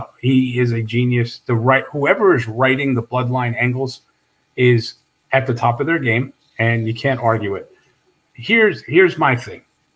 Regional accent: New Jersey, United States; Growing up in New Jersey, it was October 11th, 1981, I believe, when the guy came to our house and plugged this little wire into a wall.

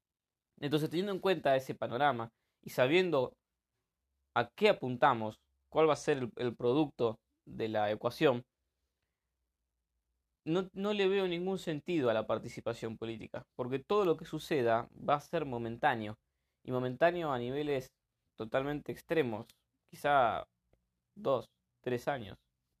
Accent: Argentina; entre las 44 millones de personas que somos los argentinos

